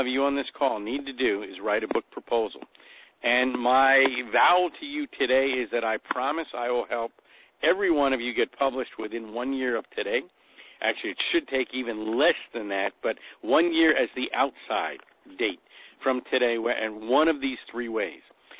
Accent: New York, United States; And forgive me, I'm from New York, so I actually, as you can tell, talk, you know, kind of quickly

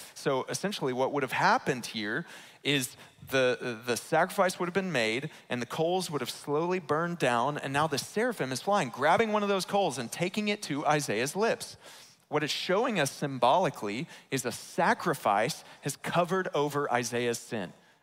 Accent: Baytown, Texas, United States; My parents, I grew up in Baytown, Texas.

